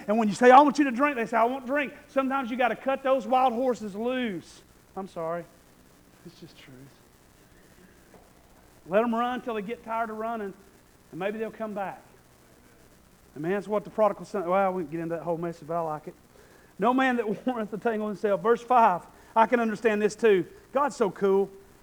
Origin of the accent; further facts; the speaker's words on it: Polk County, United States; I guess I grew up in Polk County. I don't know if that happened here.